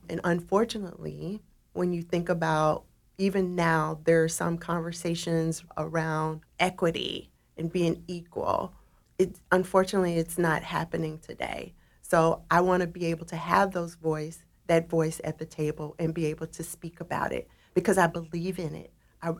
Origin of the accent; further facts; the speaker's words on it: Memphis, Tennessee, United States; also born or lived in New York / Chicago; now in Portland, United States; I'm from Memphis, Tennessee, but I currently live in Portland, Oregon.